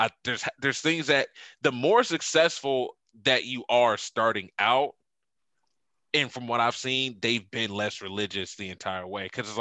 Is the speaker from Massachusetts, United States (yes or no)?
no; Pickerington, Ohio, United States; growing up in Pickerington, I just saw success all the time.